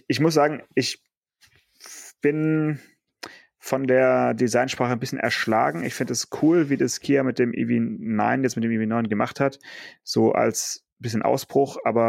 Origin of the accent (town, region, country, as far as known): Stuttgart, Baden-Württemberg, Germany